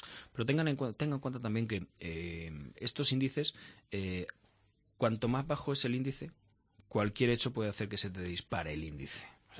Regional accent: Albacete, Castilla-La Mancha, Spain; yo soy muy albaceteño. Y me siento como tal.

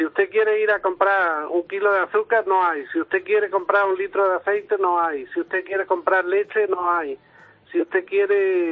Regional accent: Orce, Andalusia, Spain; De Granada, de Orce.

